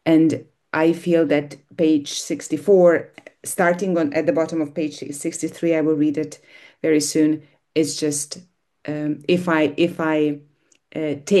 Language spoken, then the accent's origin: English; Hungary; English is a second language; I'm from Hungary.